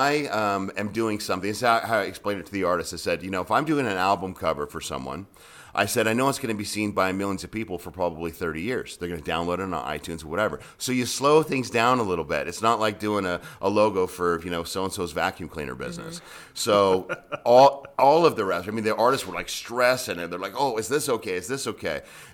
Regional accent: California, United States; I went to UNLV. Discovered something called gambling, and I got sent back to California. and then I moved here permanently from California in 2003 to make this my full-time home.

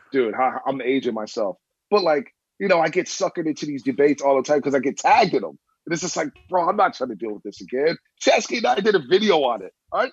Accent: San Francisco, California, United States; I'm from the skull, man. I'm from Frisco.

